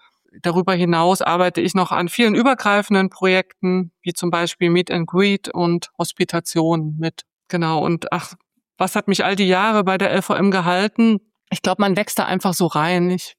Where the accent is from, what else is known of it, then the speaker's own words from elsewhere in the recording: Bautzen, Saxony, Germany; born there; nach Münster zu gehen. Also ich komme gebürtig aus Bautzen. Die Entfernung beträgt 630 Kilometer.